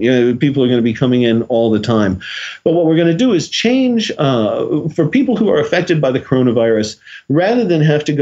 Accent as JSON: {"language": "English", "town": "Nashville", "region": "Tennessee", "country": "United States", "said": "You guys know I'm originally from Nashville, right?"}